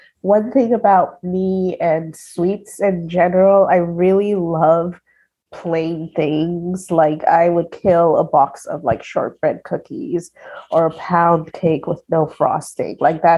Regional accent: Lagos, Nigeria; as I grew up in Nigeria, I grew up in Lagos. Hibiscus is something that we use a lot.

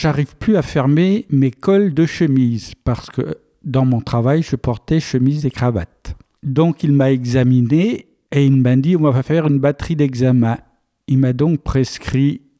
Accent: Brittany, France; j'ai demandé à être rapatrié dans ma région d'origine, la Côte de Granit-Rose.

